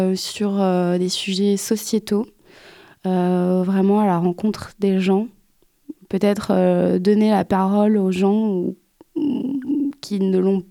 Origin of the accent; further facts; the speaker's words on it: Paris, Île-de-France, France; now in Montpellier, France; j'habite à Montpellier depuis 4 ans et j'ai grandi à Paris.